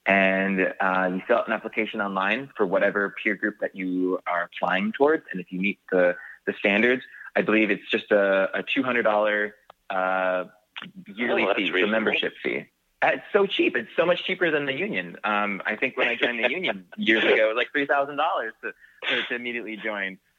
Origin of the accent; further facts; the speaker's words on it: Minnesota, United States; Things that your average Joe in my hometown, Minnesota, wouldn't want to watch